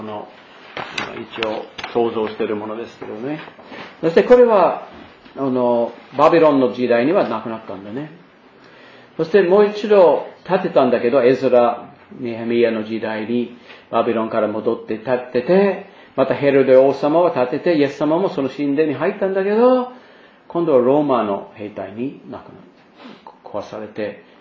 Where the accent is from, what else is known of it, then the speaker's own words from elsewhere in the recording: Maine, United States; Japanese is a second language; あの私のふるさとのメイン州の長い間は上院議員の人はユダヤ系の人でしたね。